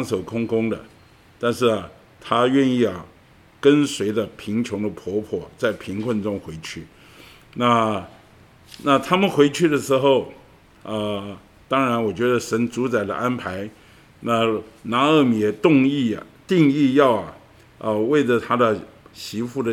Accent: China; 我们中国人呢，其实在我们的教训里面也说到

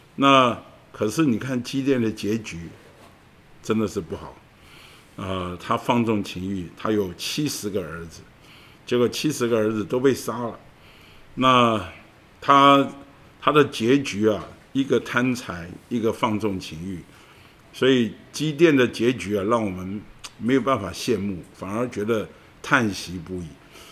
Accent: China; 我们中国人呢，其实在我们的教训里面也说到

